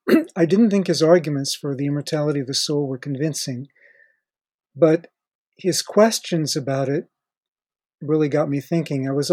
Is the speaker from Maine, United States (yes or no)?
no; Ohio, United States; I grew up in suburban northern Ohio, and my parents were very respectable socially and morally and so on.